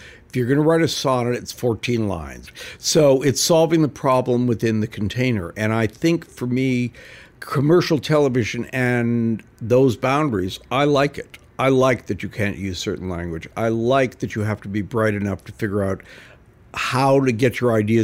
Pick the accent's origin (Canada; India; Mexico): Canada; growing up in Canada